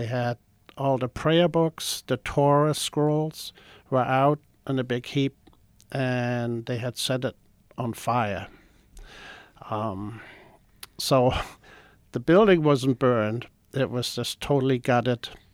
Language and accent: English; Lübeck, Schleswig-Holstein, Germany; My parents and I were sitting in our apartment in my hometown, Lübeck. It's in northern Germany, close to Denmark, Netherlands, Sweden.